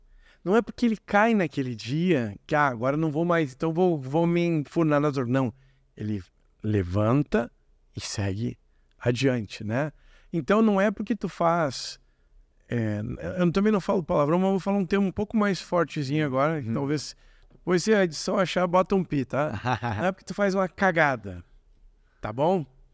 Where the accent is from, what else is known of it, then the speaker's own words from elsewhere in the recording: Rio Grande do Sul, Brazil; E eu sou gaúcho, e o gaúcho é meio grosso.